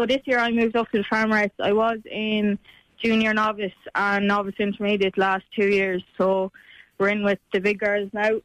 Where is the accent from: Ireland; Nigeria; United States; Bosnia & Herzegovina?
Ireland; Laois, Leinster; I'm from Leash.